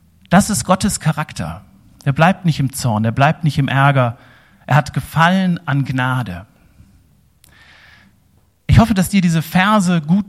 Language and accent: German; Mönchengladbach, North Rhine-Westphalia, Germany; also born or lived in Bavaria; Ich komme aus Mönchengladbach, großes katholisches Umfeld, war viele Jahre in Bayern